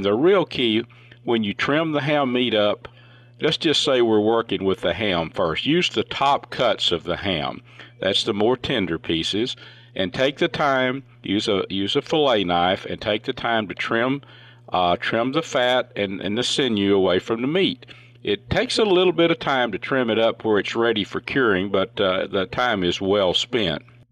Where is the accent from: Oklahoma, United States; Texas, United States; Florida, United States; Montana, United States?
Texas, United States; You know, I grew up in Northeast Texas, up in Red River County, back in the 60s, actually.